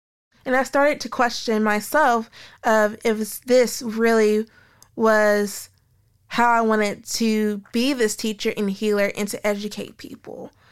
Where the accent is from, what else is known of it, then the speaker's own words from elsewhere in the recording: United States; moved away; I was raised in a religious household and went to Black churches back in my home country of America.